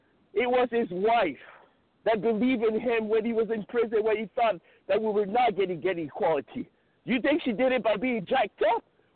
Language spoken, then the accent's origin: English; Montreal, Quebec, Canada; I'm from Montreal, Canada, and I know family in New York.